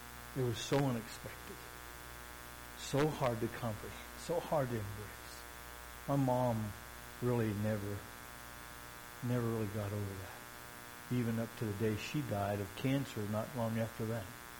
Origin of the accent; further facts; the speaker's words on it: Farmington, New Mexico, United States; My family, I grew up in Farmington. My family and I were out on the lake, on Navajo Lake